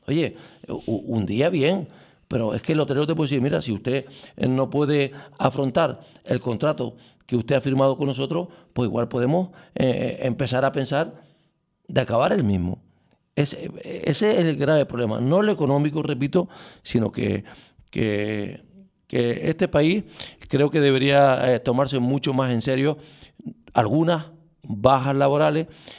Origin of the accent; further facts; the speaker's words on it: Spain; realmente el que asume todos estos costos somos todos los españoles